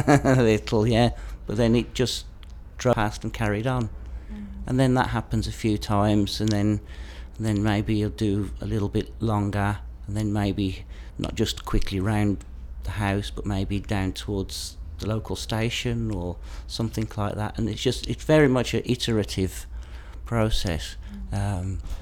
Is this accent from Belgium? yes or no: no; Birmingham, West Midlands, United Kingdom; now in London, United Kingdom; I was brought up in Birmingham, did engineering